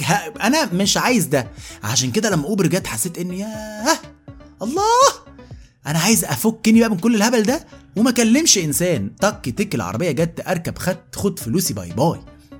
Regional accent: Egypt; احنا كمصريين بقى خبجنا كل حاجه

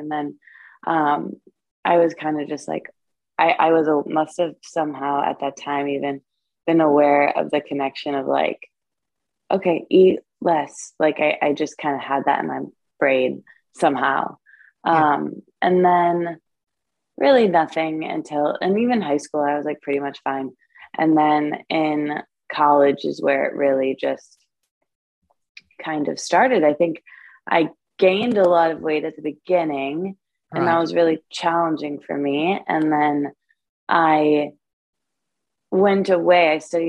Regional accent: Michigan, United States; I grew up in Michigan, and it's a in the Midwest of America, in like a small town.

